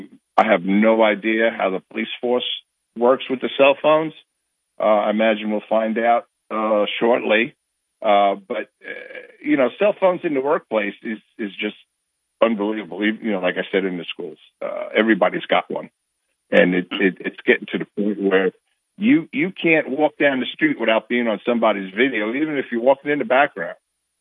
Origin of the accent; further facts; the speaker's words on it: New York, United States; I didn't have any tornadoes where I grew up in New York